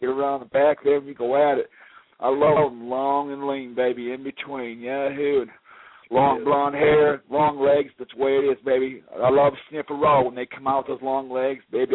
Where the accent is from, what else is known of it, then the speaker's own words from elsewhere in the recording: the South, United States; I love corn. I'm corn fed. I'm from the South, for Christ's sake.